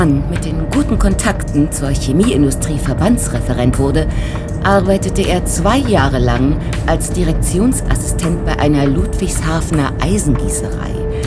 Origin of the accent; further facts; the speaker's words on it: France; Der größte Bestechungsskandal in meinem Heimatland Frankreich.